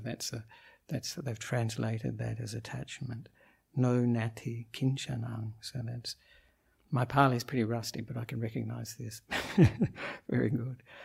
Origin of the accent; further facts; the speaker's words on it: Australia; now in Sri Lanka; I'm an Australian monk